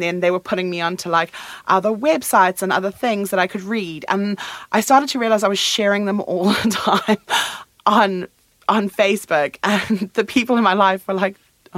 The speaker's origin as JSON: {"language": "English", "country": "South Africa", "moved": "yes", "lives_now": "United Kingdom", "said": "For me, I moved over here from South Africa about 10 years ago"}